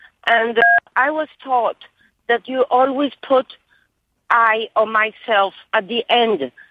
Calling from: West Palm Beach, Florida, United States; English is a second language; Understand, English is my second language, and so I had to learn it, paying great attention to grammar and perfecting it all the time.

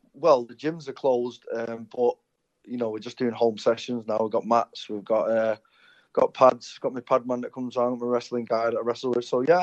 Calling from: Thailand; And yeah, this time I'm from Thailand. It could be the States. Could be anywhere with me nowadays.

